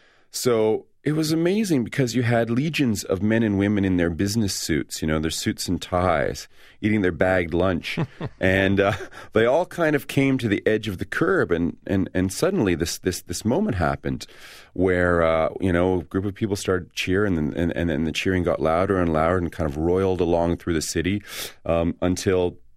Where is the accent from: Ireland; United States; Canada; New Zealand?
Canada; being a Canadian